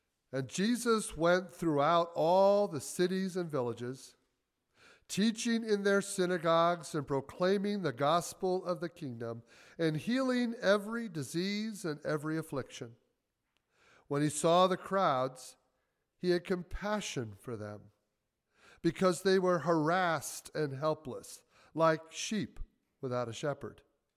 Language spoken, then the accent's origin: English; Michigan, United States; now in Chicago, United States; I was raised in Michigan. My wife and I eventually ended up in Chicago, where we have been for the last 40-some years